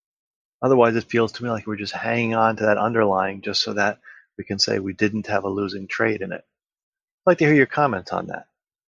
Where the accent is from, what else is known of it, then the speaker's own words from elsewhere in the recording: New Jersey, United States; I'm from New Jersey, and I've been trading options since the end of 2017.